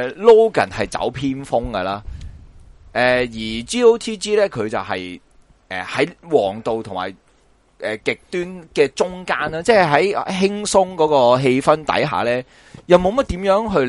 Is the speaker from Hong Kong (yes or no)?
yes; Hong Kong; 譬如我哋亦都即系作为香港人好认识嘅